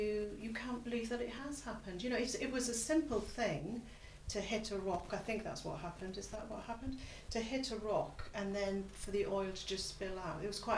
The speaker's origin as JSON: {"language": "English", "town": "Tenby", "region": "Wales", "country": "United Kingdom", "tie": "born or raised there", "said": "growing up in Tenby, you were just go down the beach, rain or shine, you'd go on the beach."}